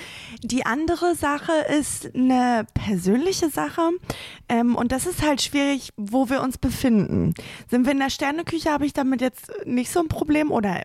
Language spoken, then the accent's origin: German; North Rhine-Westphalia, Germany; Ich musste auch sofort an OWL denken, Ostwestfalen-Lippe, wo ich herkomme.